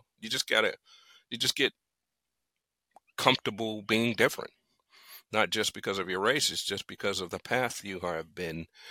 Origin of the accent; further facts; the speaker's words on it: Gary, Indiana, United States; I grew up in Gary, Indiana, went to Gary Roosevelt, which is one of the top schools at the time.